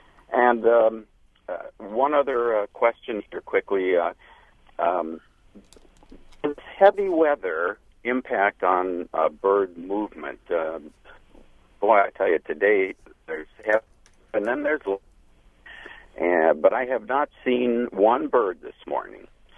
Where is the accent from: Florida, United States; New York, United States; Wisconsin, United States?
Wisconsin, United States; Oshkosh; now in Clintonville, United States; Say, as a kid growing up in Oshkosh, and I'm an old guy now, many years ago I used to go to the museum all the time.